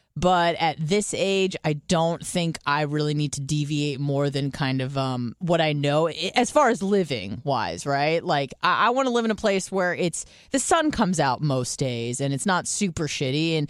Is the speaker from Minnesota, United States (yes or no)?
no; San Diego, California, United States; now in Tampa, United States; I'm from San Diego, I moved to Tampa, whatever